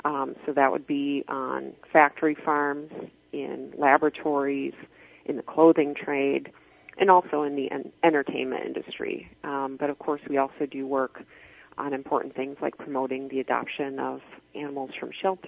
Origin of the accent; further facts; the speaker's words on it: Michigan, United States; I certainly didn't grow up that way, though. I'm from Michigan, and it's kind of an alien concept in the little town that I went to high school